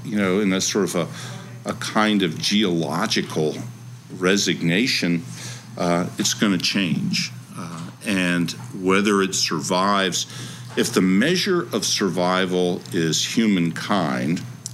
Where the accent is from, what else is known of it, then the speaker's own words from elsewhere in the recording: the South, United States; For a long time, I thought growing up in the South was something of a disease I could overcome.